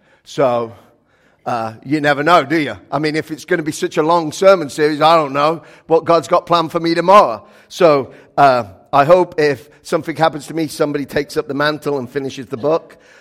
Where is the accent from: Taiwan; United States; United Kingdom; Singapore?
United Kingdom; England; You know, I'm from England.